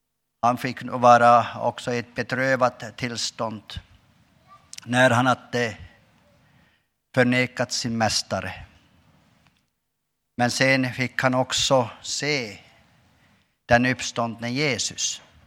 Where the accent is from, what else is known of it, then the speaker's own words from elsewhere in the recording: Kuttainen, Norrbotten County, Sweden; Och så vill jag också frambära hälsningar från min hembygd i Kuttainen.